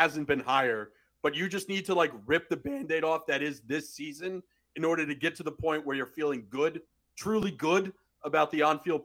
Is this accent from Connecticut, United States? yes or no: yes; Bridgeport, Connecticut, United States; I grew up near Bridgeport. I wouldn't want to be there either.